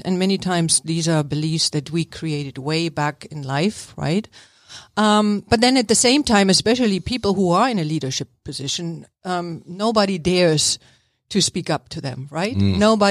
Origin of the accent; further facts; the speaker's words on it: East Germany, Germany; English is a second language; moved away as an adult; So I grew up in East Germany for the first 19, 20 years.